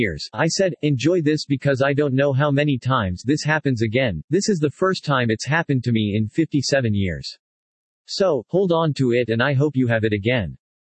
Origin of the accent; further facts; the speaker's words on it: Scarsdale, New York, United States; And because I'm from Scarsdale, everybody's a doctor, lawyer, business executive, I just never thought of it.